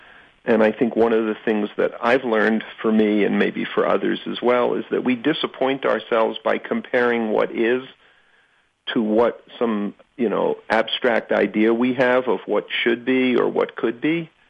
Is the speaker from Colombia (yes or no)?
no; New York, United States; You know, I grew up in New York and spent a lot of time in Greenwich Village, you know, during the late 60s and 70s, and early 70s.